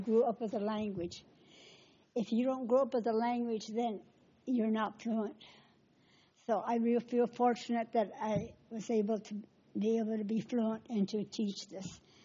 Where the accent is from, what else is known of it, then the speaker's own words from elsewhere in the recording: Nebraska, United States; Aside to that, I was born and raised on the Omaha Reservation. I'm enrolled member of the Omaha Tribe of Nebraska.